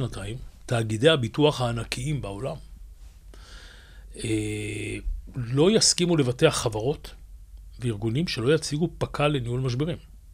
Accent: Tel Aviv, Tel Aviv District, Israel; born there; אני נולדתי ביד אליהו, בן למשפחת פועלים

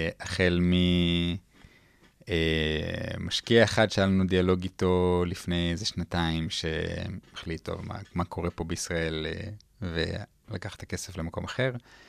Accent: Tel Aviv, Tel Aviv District, Israel; ברגע שאנחנו אומרים, אנחנו מישראל, אנחנו מתל אביב.

